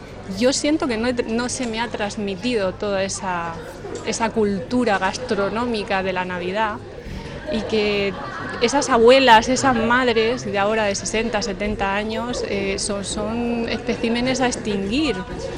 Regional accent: Murcia, Region of Murcia, Spain; yo soy de Murcia, vamos a decirlo

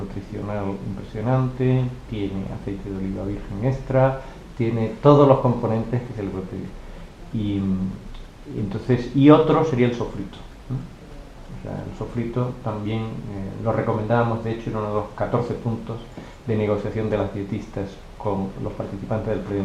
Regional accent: Andalusia, Spain; Yo soy andaluz, no sé si se notan

